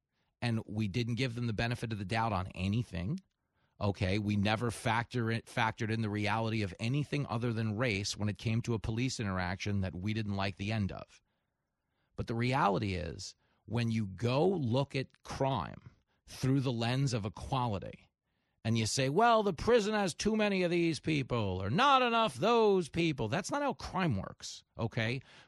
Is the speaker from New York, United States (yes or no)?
yes; Levittown, New York, United States; out in Massapequa Park, Long Island, is where I'm from, a couple towns over from where I grew up in Levittown